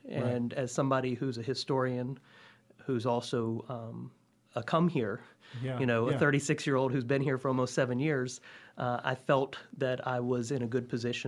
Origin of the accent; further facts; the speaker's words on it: Virginia Beach, Virginia, United States; I was born in Virginia Beach, grew up there with a large family, and went on to college in Maine.